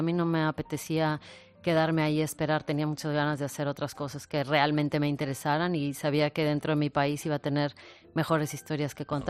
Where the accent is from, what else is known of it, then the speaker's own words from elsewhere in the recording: Tampico, Tamaulipas, Mexico; moved away as an adult; Cuando yo salí de Tampico para estudiar la universidad, para estudiar la carrera, que tenía 18 años